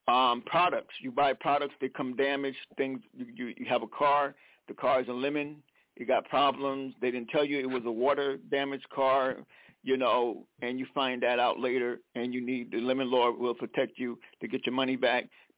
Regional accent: South Carolina, United States; now in Connecticut, United States; I'm from South Carolina, but I live in Connecticut.

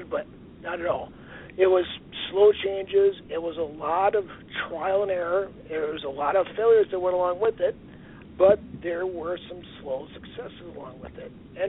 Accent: Aberdeen, South Dakota, United States; now in Sioux Falls, United States; I grew up in Aberdeen, South Dakota, which is about an hour west of Brock Lesnar's hometown. And I moved down from Aberdeen to Sioux Falls

